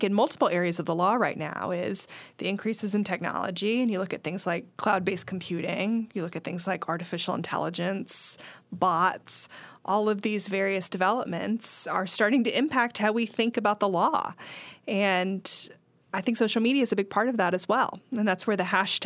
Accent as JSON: {"language": "English", "region": "Texas", "country": "United States", "said": "Texas is my home state"}